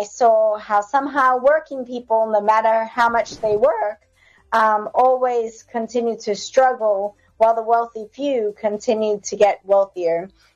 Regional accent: Johannesburg, Gauteng, South Africa; now in United States; I'm from Johannesburg, and I was raised there originally until my mom and my two sisters moved to the United States in 2005 to a small community in Northern California.

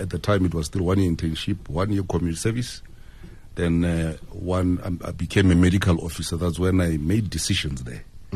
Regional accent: Mokopane, Limpopo, South Africa; I was born in Mokopane, in the township Makwelerin. But then I grew up at a village, just like most of us. We grew up in villages. So there's a village outside Mokopane town, which is about some few kilometers. It's called Ramaroma.

